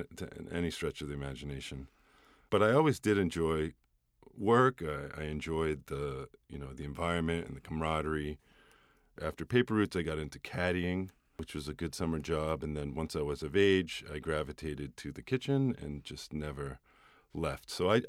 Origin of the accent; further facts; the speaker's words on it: Massachusetts, United States; I grew up just outside of Cambridge, Massachusetts.